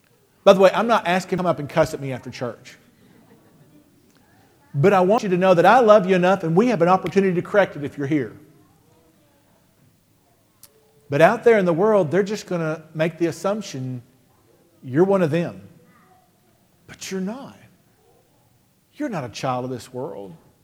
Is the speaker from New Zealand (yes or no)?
no; Texas, United States; I told you I was from Texas.